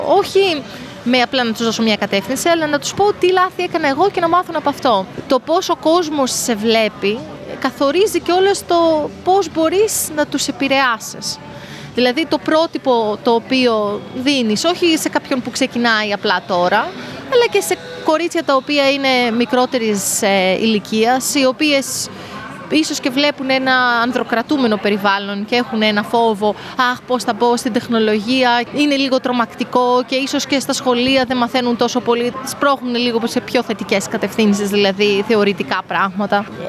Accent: Greece; Πρώτον, επειδή εγώ είμαι Ελληνίδα και έχω έτσι μία αγάπη και ένα κρυφό καημό για την Ελλάδα

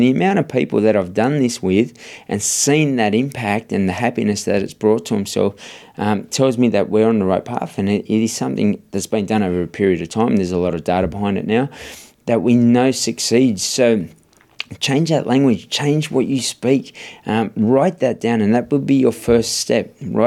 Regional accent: Sydney, New South Wales, Australia; I grew up in Redfern, in Sydney

